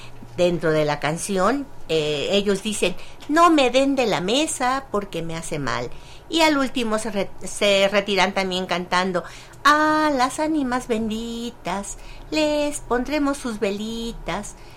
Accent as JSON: {"language": "Spanish", "town": "San Andrés Mixquic", "region": "Mexico City", "country": "Mexico", "tie": "born or raised there", "said": "en mi pueblo, en San Andrés Mixquic, se lleva a cabo una tradición muy hermosa llamada el campanero"}